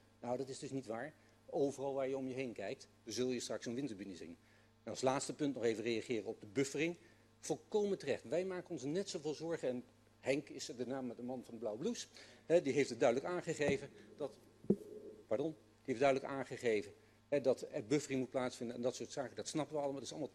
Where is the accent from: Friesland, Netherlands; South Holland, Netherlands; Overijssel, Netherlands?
Overijssel, Netherlands; Borne; Ik ben zelf niet vanuit de Hof, ik ben uit Borne, voor de duidelijkheid